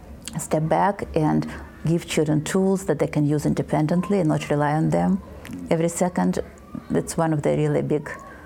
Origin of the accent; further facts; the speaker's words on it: Russia; English is a second language; Well, my degree is in child development and educational psychology from Moscow State, and then PhD from Russian Academy of Education.